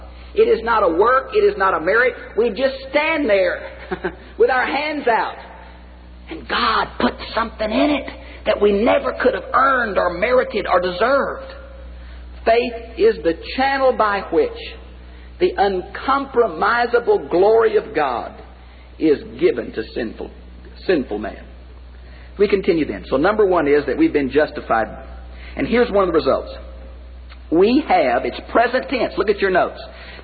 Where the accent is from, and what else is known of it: Houston, Texas, United States; born or raised there